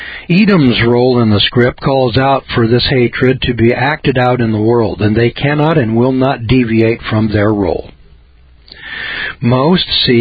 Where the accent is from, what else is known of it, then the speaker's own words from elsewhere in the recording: Scotland, United Kingdom; Now, I'm a Scotsman